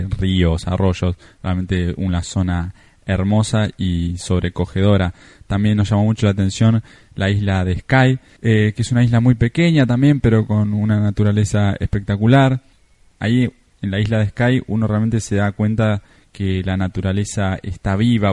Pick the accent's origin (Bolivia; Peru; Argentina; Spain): Argentina; desde Argentina, me gusta mucho viajar, estuve en más de 40 países